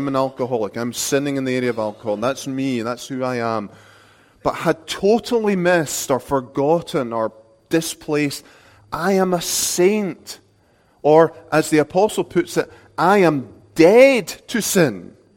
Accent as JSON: {"language": "English", "region": "Scotland", "country": "United Kingdom", "said": "At least as a Scot, okay? I may be skinny as American, but I'm not as a Scot."}